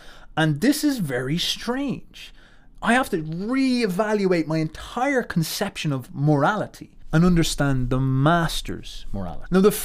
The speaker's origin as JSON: {"language": "English", "country": "Ireland", "said": "I am Irish. I am told I am Irish."}